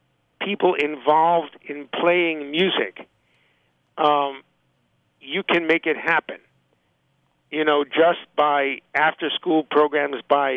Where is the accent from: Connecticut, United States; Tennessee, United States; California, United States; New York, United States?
Connecticut, United States; I remember growing up in Connecticut